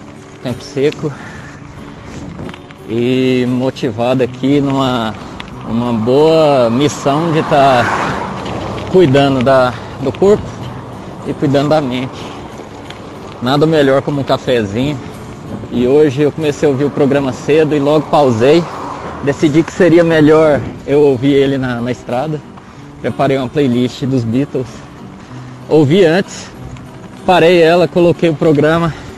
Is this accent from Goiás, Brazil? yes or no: yes; Santa Helena de Goiás, Goiás, Brazil; Sou de Santa Helena, de Goiás.